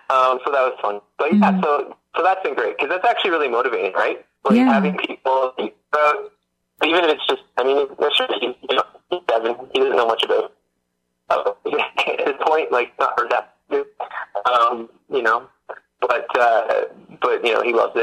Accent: Hamilton, Ontario, Canada; I was from Hamilton Mountain. So I grew up Hamilton Mountain, went to school there at the university, then I went off to Waterloo for my undergrad.

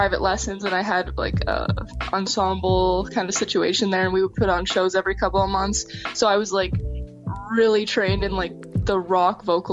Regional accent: Kitchener, Ontario, Canada; now in Hamilton, Canada; So I'm from Kitchener. But I'm in Hamilton for school at Mohawk.

